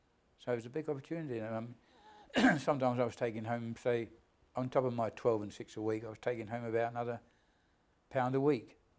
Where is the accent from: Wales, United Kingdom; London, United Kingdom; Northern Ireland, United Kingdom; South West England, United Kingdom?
London, United Kingdom; West Ham; born there; I was born in West Ham in 1913.